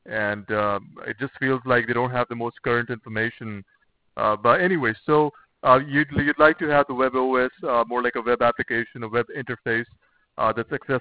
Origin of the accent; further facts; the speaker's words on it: Australia; I come from Australia